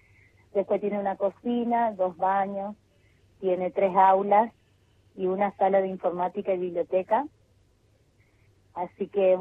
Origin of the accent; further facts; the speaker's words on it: Formosa, Argentina; now in Tierra del Fuego, Argentina; Yo soy de la ciudad de Formosa.